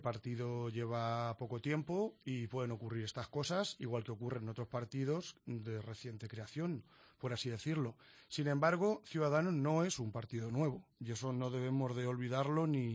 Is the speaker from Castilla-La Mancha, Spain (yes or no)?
yes; Albacete, Castilla-La Mancha, Spain; born there; soy nacido en Albacete.